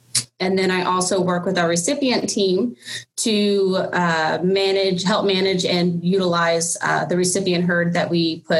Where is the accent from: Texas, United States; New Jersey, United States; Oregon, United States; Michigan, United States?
Texas, United States; I am originally from Texas.